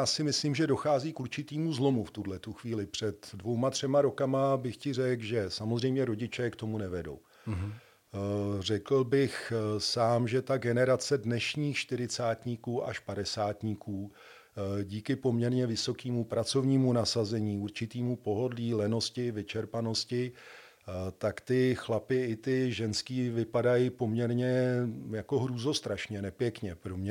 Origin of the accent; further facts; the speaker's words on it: Prague, Czechia; To mi bylo těch 16, asi 17, protože na zábavě jsem dostal jako Pražák vždycky na držku